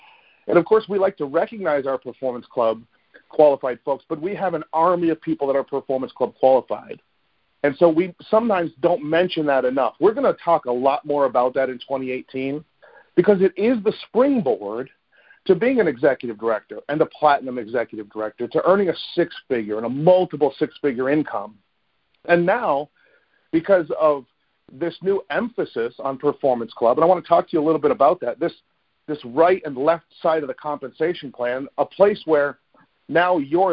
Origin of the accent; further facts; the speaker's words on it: Boston, Massachusetts, United States; Now, I am from the Boston area, but I'm in Syracuse, New York right now